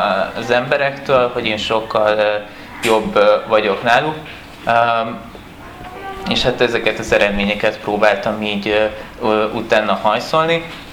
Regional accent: Nyíregyháza, Szabolcs-Szatmár-Bereg, Hungary; Igazából én innen elég közelről származom, én nyíregyházi vagyok. Egy vallásos családból származom.

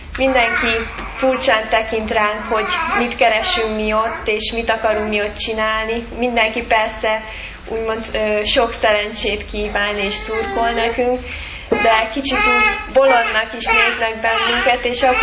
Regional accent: Rohod, Szabolcs-Szatmár-Bereg, Hungary; én is Rohodról jöttem.

